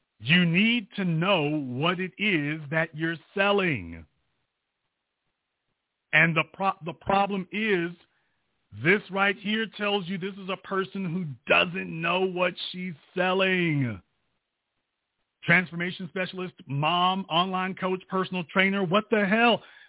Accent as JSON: {"language": "English", "region": "Louisiana", "country": "United States", "said": "I guess it's because I'm from Louisiana."}